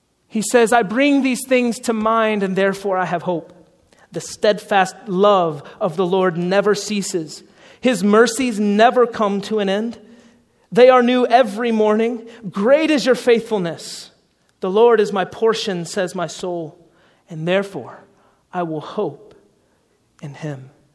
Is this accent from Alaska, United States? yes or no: no; Atlanta, Georgia, United States; I grew up in church in Atlanta, Georgia. I just got to go back there for a buddy's wedding, and I was reminded of how Southern I really am.